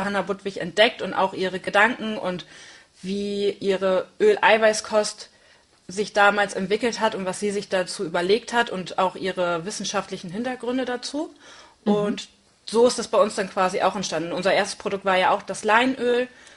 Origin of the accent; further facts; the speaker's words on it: Oldenburg, Lower Saxony, Germany; dann für die Liebe nach Oldenburg wieder zurückgezogen in meine Heimatstadt, weil ich keine Lust mehr hatte auf eine Fernbeziehung.